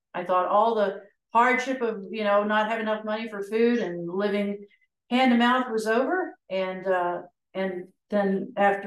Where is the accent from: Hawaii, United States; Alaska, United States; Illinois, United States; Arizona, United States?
Illinois, United States; Edwardsville; I'm actually from the St. Louis area. Actually, a little town called Edwardsville. Anyone ever hear of Edwardsville, Illinois?